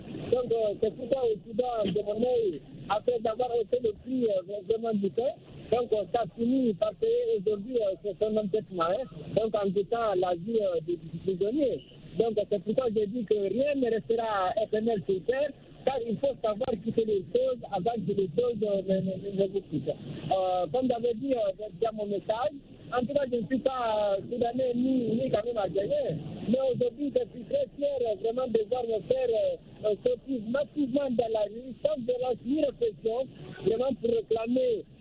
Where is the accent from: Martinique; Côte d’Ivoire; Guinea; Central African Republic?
Guinea; moi je suis originaire de la Guinée-Conakry